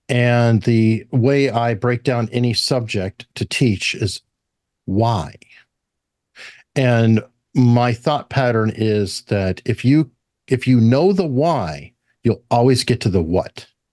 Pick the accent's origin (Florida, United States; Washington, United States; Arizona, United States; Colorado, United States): Arizona, United States; Tucson; I just said I grew up in Arizona. I lived on a ranch and we raised goats and I would milk goats twice a day, but I also went to the richest school in Tucson, Arizona